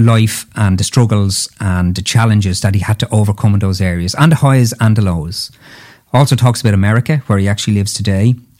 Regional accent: Dublin, Leinster, Ireland; now in Wicklow, Ireland; we became mates as teenagers back in Dublin. We're both from Dublin. And although I'm living in the Garden of Ireland in Wicklow now

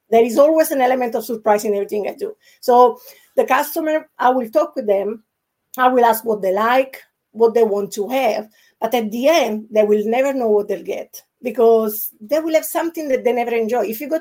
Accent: Sorrento, Campania, Italy; English is a second language; it reminds me of Sorrento, where I come from Italy.

